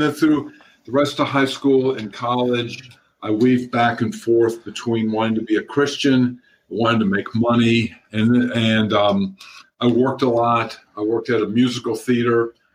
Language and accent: English; Maryland, United States; But there was in West Virginia, I grew up in Maryland, and we discovered Episcopal Diocese Church Camp, which was called Peterkin.